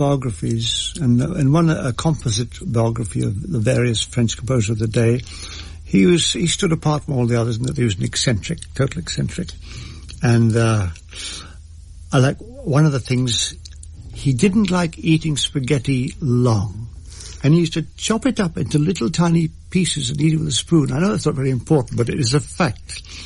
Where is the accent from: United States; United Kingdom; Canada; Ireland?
Ireland; Yes, I'm an Irishman